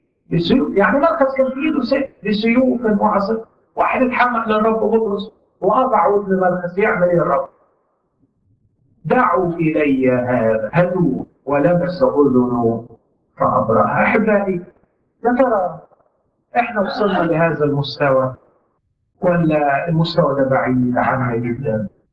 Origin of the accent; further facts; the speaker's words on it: Upper Egypt, Egypt; والبلح اول ما بيطلع سموه عندنا في الصعيد بكوش نكش